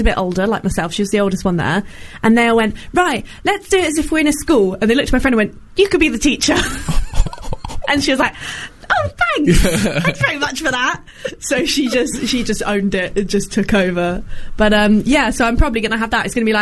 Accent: Brighton, South East England, United Kingdom; I'm not from London, I'm from Brighton.

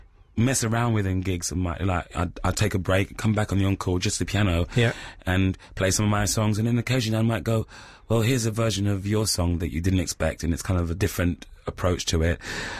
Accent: London, United Kingdom; when I was about 8, 9, I moved to South London, and I still now consider myself South Londoner.

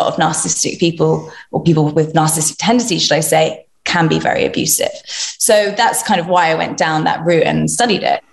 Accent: London, United Kingdom; So I'm 31 and I'm from London.

